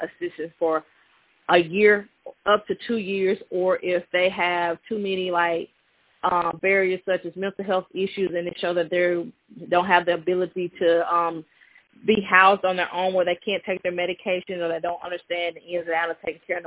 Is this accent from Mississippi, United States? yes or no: yes; Water Valley, Mississippi, United States; me as a queer youth growing up in Water Valley, how there wasn't anything for me.